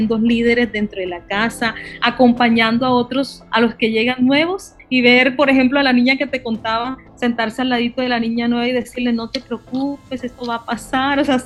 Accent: Colombia; necesitan de nosotros como adultos y como colombianos y colombianas

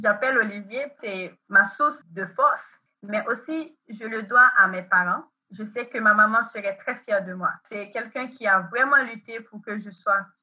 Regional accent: Port-au-Prince, Ouest, Haiti; Oh, comme vous savez, je suis née en Haïti. J'ai grandi dans une zone très populaire à Port-au-Prince.

